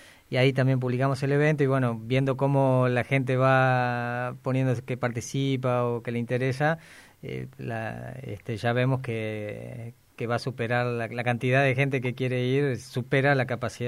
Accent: Argentina; somos argentinos

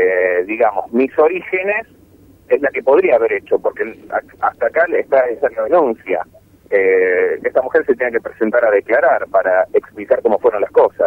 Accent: Misiones, Argentina; born there; figuro en los papeles que soy misionero. Sí. Esa es otra de las cuestiones. En mi documento, tanto el mío como el de mi hermana, figura que nacimos en Misiones.

